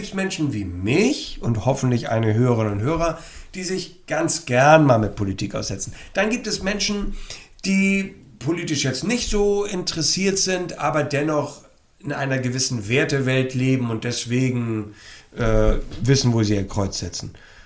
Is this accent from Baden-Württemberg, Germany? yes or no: no; Hamburg, Germany; Das heißt bei uns in Hamburg der Hamburger Dom.